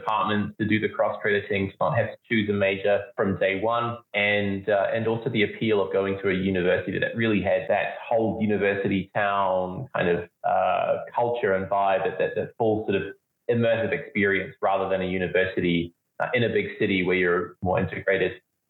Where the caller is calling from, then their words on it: Nairobi, Kenya; I'm calling in from Nairobi in Kenya.